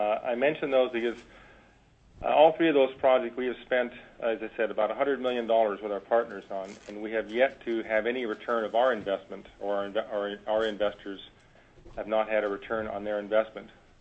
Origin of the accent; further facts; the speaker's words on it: Alaska, United States; As I said, I grew up in Alaska.